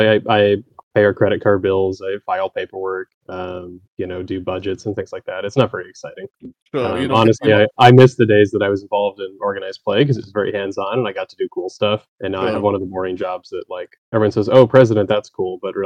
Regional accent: Canada; Yeah, I grew up in Canada.

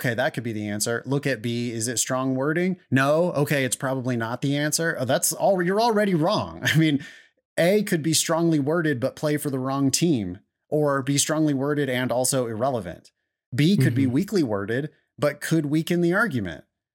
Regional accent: China; first language Mandarin Chinese; English is a second language; English is not my native language. I was born and raised in China. My native language is Mandarin Chinese.

